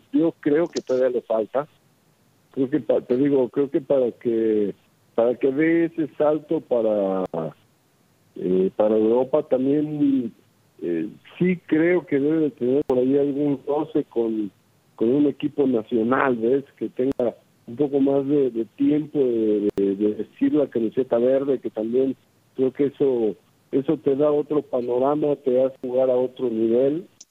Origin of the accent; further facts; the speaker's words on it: Mexico; Uno como mexicano que más quisiera